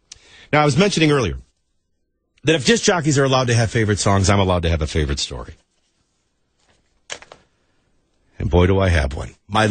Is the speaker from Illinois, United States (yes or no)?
yes; Arlington Heights, Illinois, United States; Growing up in Arlington Heights, Illinois, and my dad banging on the door.